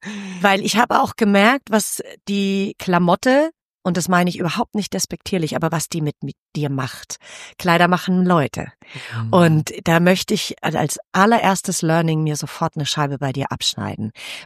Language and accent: German; Bavaria, Germany; in Fürstenfeldbrucker Landkreis, da wo ich aufgewachsen bin